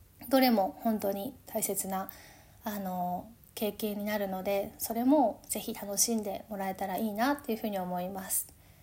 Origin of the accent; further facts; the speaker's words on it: Shiga, Japan; 私は滋賀県の生まれなんですけれども、小さなというか田舎の町で生まれ育ったので、周りにあんまり英語とかを話せるような環境とかはなかったんですけど、